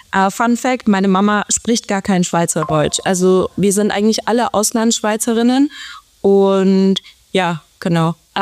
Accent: Salzburg, Austria; Also genau, also aufgewachsen bin ich in Salzburg, genau genommen, und ich war am musischen Gymnasium in Salzburg

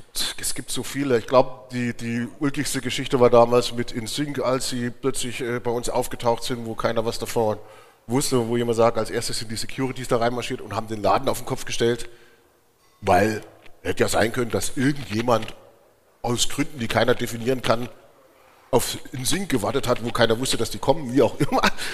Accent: Chemnitz, Saxony, Germany; born there; nicht nur das, ich bin auch noch gebürtiger Karl-Marx-Städter.

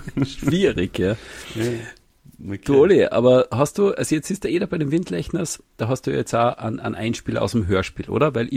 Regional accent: Salzburg, Austria; so ist man halt gegangen als Salzburger Kind. Ich meine, es ist ja alles irgendwie bajuwarischer Sprachraum, gell?

